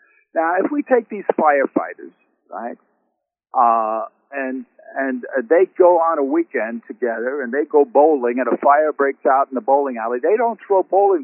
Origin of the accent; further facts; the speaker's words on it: Brooklyn, New York, United States; I'm from Fauci's neighborhood, by the way, in Brooklyn.